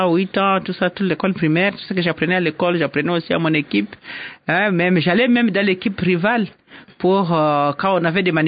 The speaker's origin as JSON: {"language": "French", "town": "Bukavu", "region": "South Kivu", "country": "DR Congo", "tie": "born or raised there", "said": "Je suis né à Bukavu en 1955."}